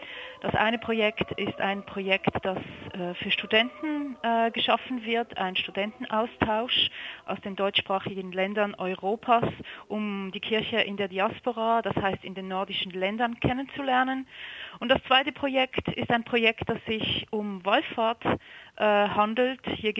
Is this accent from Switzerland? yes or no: yes; Switzerland; ein ganz anderes Bild als das, was ich aus meinem Heimatland, aus der Schweiz, gewohnt